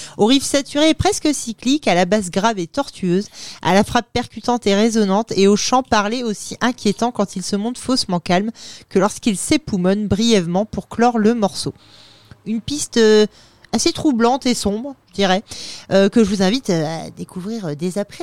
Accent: France; accent: French; Bien avec mon accent français

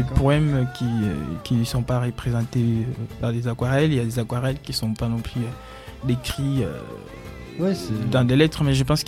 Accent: Angola; Alors je viens d'Angola, moi.

